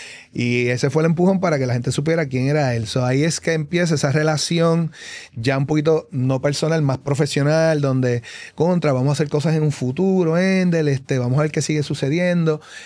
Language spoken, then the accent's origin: Spanish; Vega Alta, Puerto Rico; esta figura, que es de mi pueblo de Vega Alta.